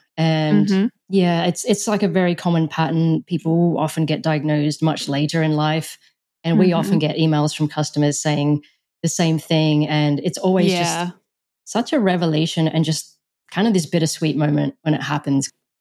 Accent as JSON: {"language": "English", "town": "Melbourne", "region": "Victoria", "country": "Australia", "tie": "born or raised there", "said": "I'm based in Melbourne now. I grew up in Melbourne as well, but that career was in both London and New York."}